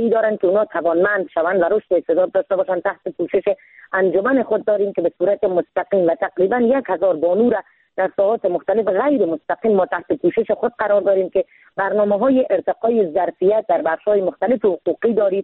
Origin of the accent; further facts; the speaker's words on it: Afghanistan; من زن افغان هستم، من شیر زن هستم.